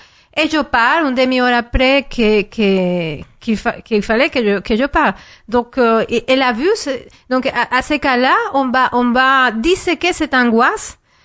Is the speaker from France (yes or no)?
no; Venezuela; je viens de loin et dans mon pays aussi, je viens du Venezuela.